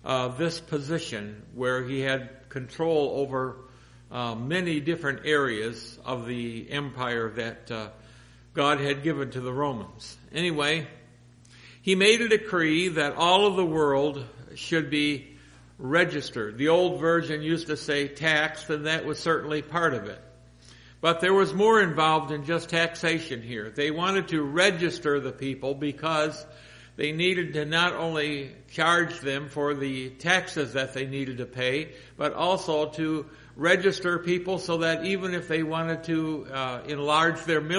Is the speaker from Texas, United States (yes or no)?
no; Kalamazoo, Michigan, United States; I was born in Kalamazoo. If I had to go back to the city that I was born and raised in, it would be Kalamazoo.